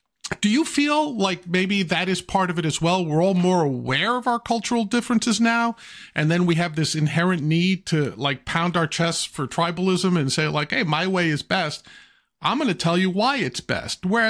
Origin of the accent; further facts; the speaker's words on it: New York City, New York, United States; Because look, I'm a New Yorker, grew up in New York City, right?